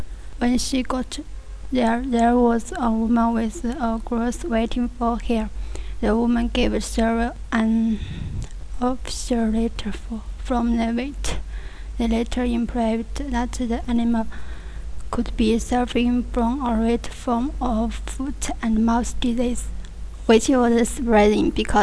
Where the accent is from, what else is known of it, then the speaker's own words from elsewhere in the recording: Guizhou, China; I'm from Guizhou, and my hometown is beautiful, and it is far away from Suzhou.